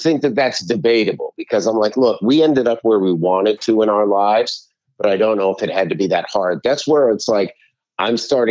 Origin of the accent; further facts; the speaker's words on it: North York, Ontario, Canada; So I grew up in North York. I went to high school. Won two high schools in North York. Then I went to one in Scarborough.